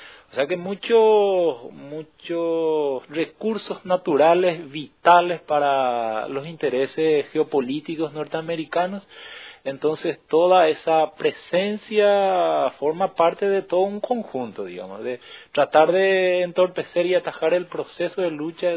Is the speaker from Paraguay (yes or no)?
yes; Paraguay; nosotros como pueblo paraguayo u otros pueblos del Cono